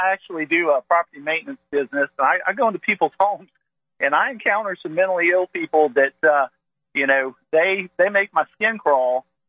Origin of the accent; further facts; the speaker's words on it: Raleigh, North Carolina, United States; I've been in Charlotte a lot. My wife's from Charlotte. We're from Raleigh.